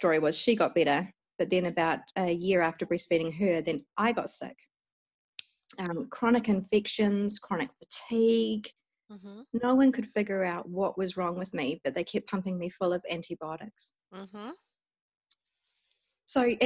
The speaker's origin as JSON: {"language": "English", "region": "Auckland", "country": "New Zealand", "tie": "born or raised there", "lives_now": "Queenstown, New Zealand", "said": "I am. I'm a Westie. So I grew up in Auckland, or Tamaki Makaurau in Māori. Uh-huh. Yes, born and bred up there, out in the sticks in a little place near the beach."}